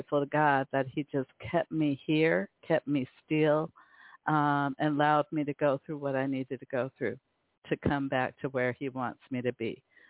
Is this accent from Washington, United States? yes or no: yes; Seattle, Washington, United States; and they're actually out of Seattle, Washington, my hometown.